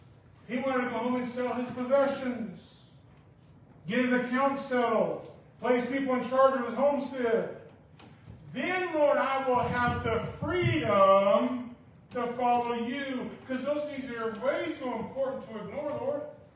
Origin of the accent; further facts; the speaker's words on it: Brazil; When I grew up in Brazil, when someone died, within 24 hours, they had to be in the ground.